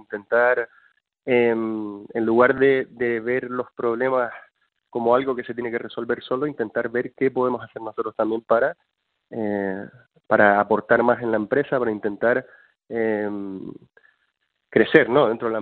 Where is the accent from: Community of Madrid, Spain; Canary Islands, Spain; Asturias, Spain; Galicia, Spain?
Canary Islands, Spain; Tejeda; Estoy aquí también con proyectos personales en mi pueblo, en Tejeda.